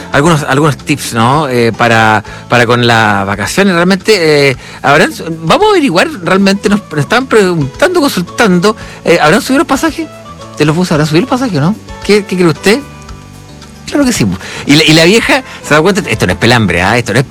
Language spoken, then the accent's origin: Spanish; Chile; Somos chilenos, siempre tenemos ese speech y ese resguardo para con las cosas, ¿no?